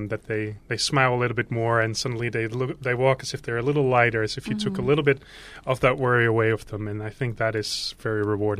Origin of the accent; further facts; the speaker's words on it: Utrecht, Netherlands; moved away as an adult; No, I'm from the Netherlands. Like you said in the introduction, I'm from Utrecht. I came here 7 months ago.